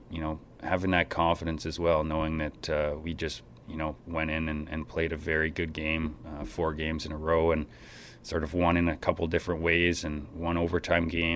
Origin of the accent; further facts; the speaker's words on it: Calgary, Alberta, Canada; I'm from Calgary